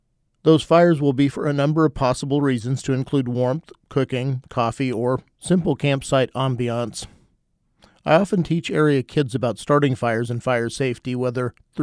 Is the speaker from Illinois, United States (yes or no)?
no; Kansas, United States; my own view of fires during my youth growing up in Kansas were largely negative